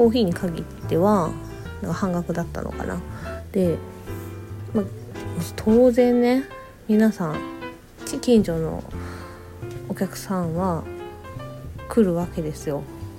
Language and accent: Japanese; Osaka, Japan; now in Tokyo, Japan; 私もともと出身は大阪なんで